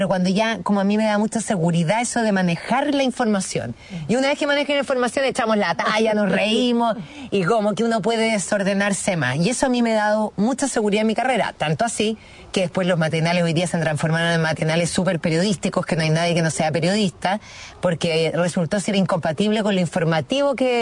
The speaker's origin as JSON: {"language": "Spanish", "country": "Chile", "said": "como mamá y como mujer chilena"}